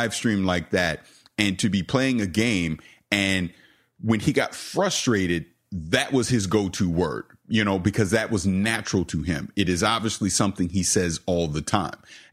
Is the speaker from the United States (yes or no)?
yes; St. Petersburg, Florida, United States; I'm a grumpy, angry old man from St. Petersburg, Florida. So I'm from the South.